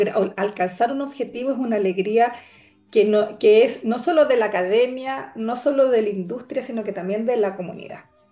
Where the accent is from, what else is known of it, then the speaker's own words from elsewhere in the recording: Santiago, Santiago Metropolitan Region, Chile; now in Arica, Chile; Bueno, yo llevo 20 y tantos años trabajando en el norte de Chile, más de 20. Yo soy santiaguina, pero a mí me adoptó Arica.